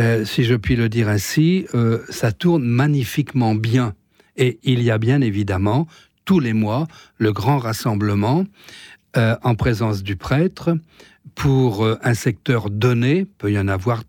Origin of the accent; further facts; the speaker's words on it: Tours, Centre-Val de Loire, France; now in Madagascar; je suis originaire du diocèse de Tours, où je suis incardiné